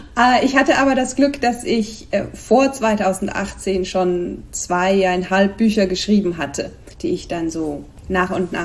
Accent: Switzerland; now in Spain; seit noch ein paar Jahren mehr lebe ich in Spanien, wohin ich gezogen bin aus der Schweiz. Wie man vielleicht manchmal am Akzent hören kann.

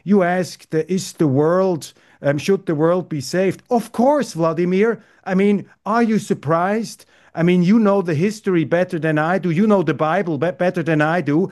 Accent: Switzerland; I'm a Calvinist from Switzerland, and I'm very

